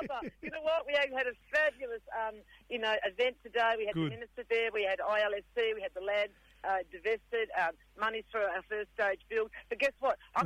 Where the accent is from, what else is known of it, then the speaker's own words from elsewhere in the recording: Western Australia, Australia; born there; I was born in Wajak Nungabuja, where the home was, and also where our bush block is. However, I would like to acknowledge my people. I am the Meningguran and Wadri, my elders, of this state in the great southern region.